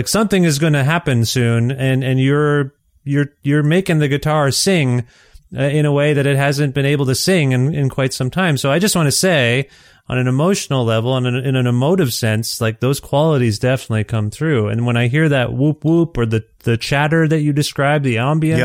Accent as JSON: {"language": "English", "country": "Canada", "said": "as a Canadian here"}